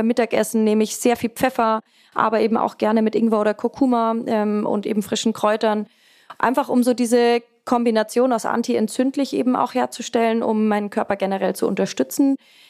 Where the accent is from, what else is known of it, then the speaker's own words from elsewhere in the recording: Bamberg, Bavaria, Germany; hier bei mir in Franken, ich komme ja aus Bamberg